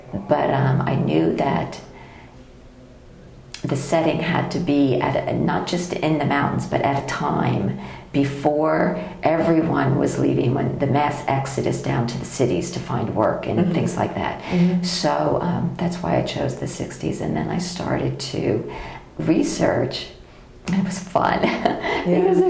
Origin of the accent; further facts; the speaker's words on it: New Jersey, United States; New Jersey.